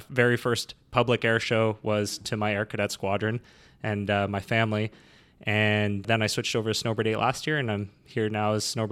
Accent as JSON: {"language": "English", "town": "Borden", "region": "Ontario", "country": "Canada", "tie": "born or raised there", "also_born_or_lived": "Chicoutimi, Canada / Greenwood, Canada", "said": "I was born in Chicoutimi, Quebec, lived there for a couple of years, moved to Greenwood, Nova Scotia, then out to Borden, Ontario, where I kind of finished high school. And so I consider this one of my three main homes, I suppose."}